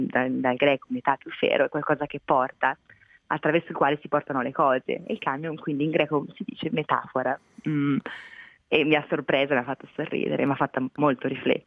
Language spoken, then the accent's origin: Italian; Tuscany, Italy; essendo io toscana